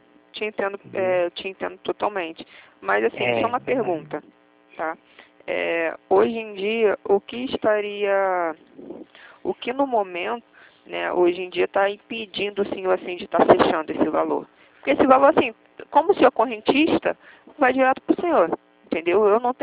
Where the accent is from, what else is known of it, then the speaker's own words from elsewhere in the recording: Rio de Janeiro, Brazil; eu falo do Rio, sou do Rio